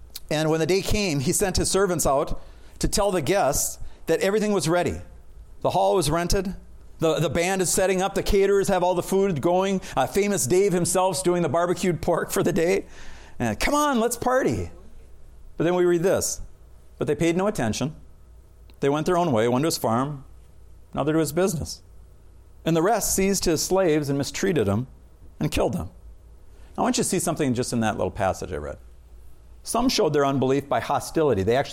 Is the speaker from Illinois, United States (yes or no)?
no; Big Lake, Minnesota, United States; I grew up in Big Lake, Minnesota. At the time, it was a town of about 1,300 people, and it was a dumpy, poor town.